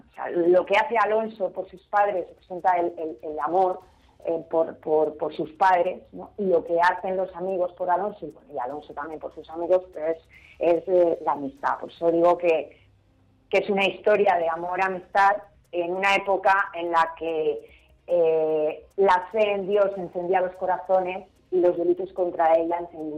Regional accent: Madrid, Community of Madrid, Spain; Yo soy muy madrileña.

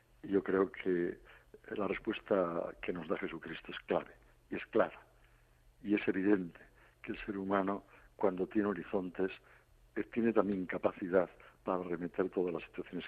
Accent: Cantabria, Spain; Fíjese que desde mi tierra, que se la llamamos la Bien Aparecida, en Cantabria

